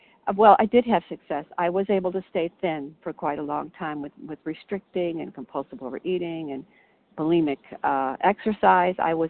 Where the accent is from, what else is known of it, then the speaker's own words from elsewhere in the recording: Illinois, United States; Oh, Illinois.